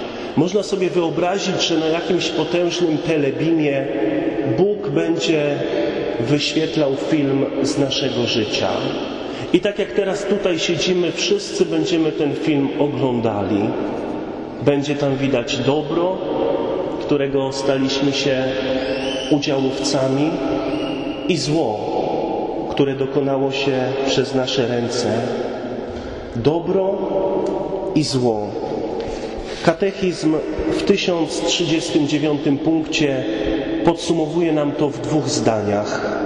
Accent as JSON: {"language": "Polish", "region": "West Pomeranian Voivodeship", "country": "Poland", "tie": "born or raised there", "said": "ja urodziłem się i wychowałem w takiej małej wiosce, niedaleko Sławna na Pomorzu. Wiem, że w tej parafii są ludzie, którzy Sławno znają. I w tej mojej wiosce dzisiaj mieszka może 700, może 750 ludzi."}